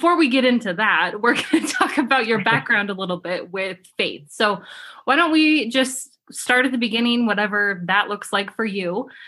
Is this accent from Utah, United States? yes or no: yes; Provo, Utah, United States; I grew up in Provo, so I definitely know Ogden well, and I went to Utah State, so a little bit further north, but very similar.